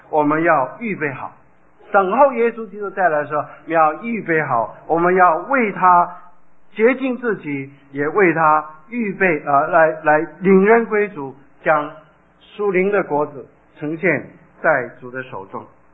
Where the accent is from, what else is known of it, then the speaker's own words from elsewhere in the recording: South Korea; 我就想到我小的时候在韩国的时候，这个韩国的妇女啊